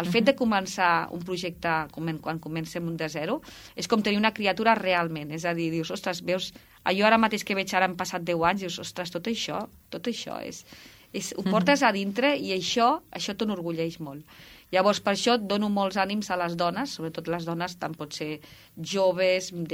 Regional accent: Balaguer, Catalonia, Spain; jo visc a Balaguer, també val a dir, tenim que fer una mica de territori. Jo sóc de Balaguer

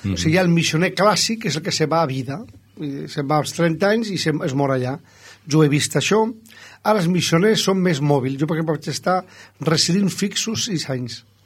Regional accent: Barcelona, Catalonia, Spain; jo soc de Barcelona

